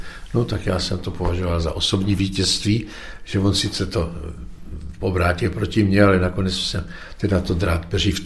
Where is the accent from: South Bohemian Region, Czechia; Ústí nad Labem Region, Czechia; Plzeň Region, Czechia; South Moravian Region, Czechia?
South Moravian Region, Czechia; Brno; jenomže já jsem byl z Brna, pracoval jsem v Brně